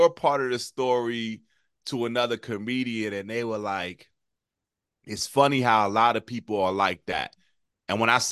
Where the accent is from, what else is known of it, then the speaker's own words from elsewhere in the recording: New Jersey, United States; He was like, you ain't from New York. I was like, I'm from Jersey.